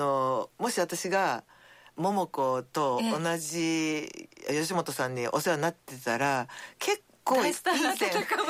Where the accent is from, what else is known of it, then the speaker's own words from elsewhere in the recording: Kansai, Japan; でもやっぱ関西人なので最初につかみに行くんですけど